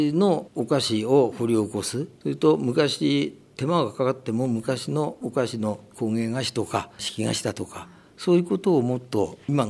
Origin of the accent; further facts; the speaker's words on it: Fujisawa, Kanagawa, Japan; 藤沢で生まれ育って中学高校全部その藤沢の学校出ましたんで、本当にねその先輩後輩というのがねすごくある。